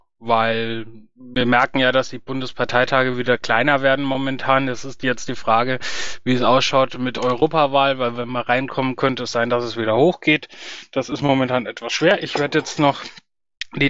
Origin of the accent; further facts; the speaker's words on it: Bavaria, Germany; Ach, ich bin Franke.